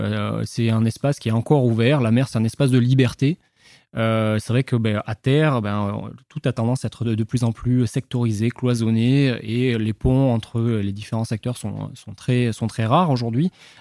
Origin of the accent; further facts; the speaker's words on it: Nouvelle-Aquitaine, France; Alors, moi, je suis originaire des Landes, juste à côté.